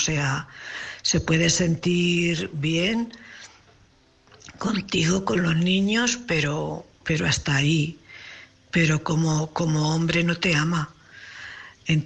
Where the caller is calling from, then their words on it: Cuenca, Castilla-La Mancha, Spain; corresponsal de Cuenca.